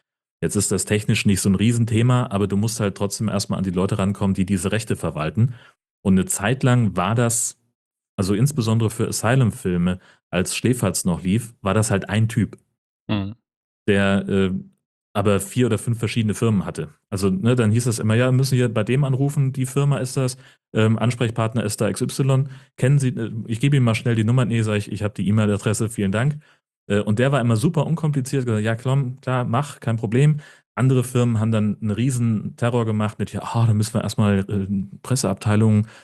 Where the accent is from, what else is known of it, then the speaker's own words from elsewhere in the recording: North Rhine-Westphalia, Germany; accent: Siegerland dialect; Ich bin in der Gegend aufgewachsen, wo dieser Dialekt herkommt.